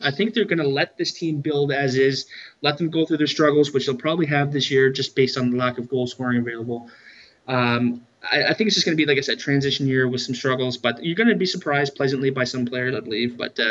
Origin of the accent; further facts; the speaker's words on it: Halifax, Nova Scotia, Canada; I'm from Halifax